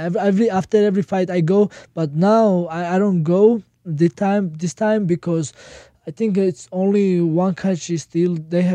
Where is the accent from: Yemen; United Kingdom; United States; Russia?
Russia; Dagestan; English is a second language; I'm from Caucasus and Khabib's country, from like 3-4 country, like the Caucasus is mount, the big mountain.